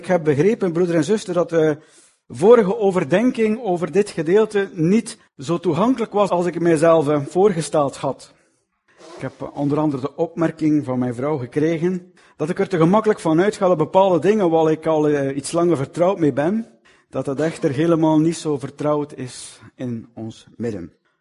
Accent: Flanders, Belgium; En ik dacht zo bij mezelf, hoe zou de situatie bij ons in Vlaanderen zijn, moest er op elke plaats zo'n evaluerende brief van de Heer voorgelezen worden?

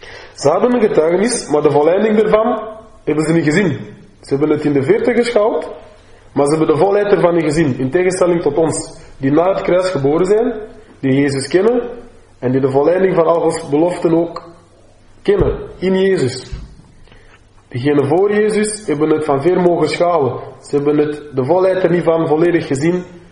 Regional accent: Cameroon; now in Netherlands; heb ik altijd met die gedachten ook gespeeld van mijn moederland in Cameroen.

